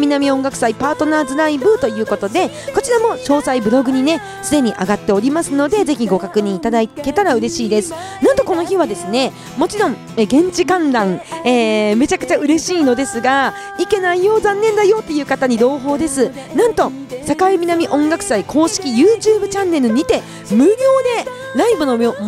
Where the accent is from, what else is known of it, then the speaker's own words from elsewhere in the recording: Kuji, Iwate, Japan; 私の地元久慈の